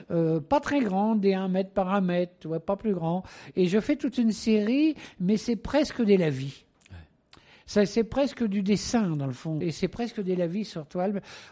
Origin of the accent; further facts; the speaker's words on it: Dieppe, Normandy, France; Parce que je suis normand avant tout. Oui. Moi, je peins d'après ce que j'ai vécu étant jeune. Je suis à l'aise dans les gris, dans les bleus. Moi, j'ai passé ma jeunesse à Dieppe